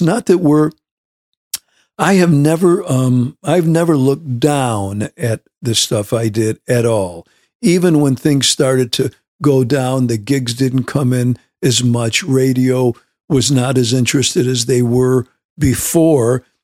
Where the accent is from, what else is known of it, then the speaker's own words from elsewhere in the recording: Syracuse, New York, United States; So I grew up in Syracuse, New York, always in bands.